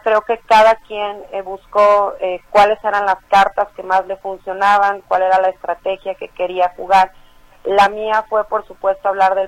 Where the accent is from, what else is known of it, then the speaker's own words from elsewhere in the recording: Jalisco, Mexico; Yo soy la de Jalisco, soy la externa, soy la que poco se conoce en Ciudad de México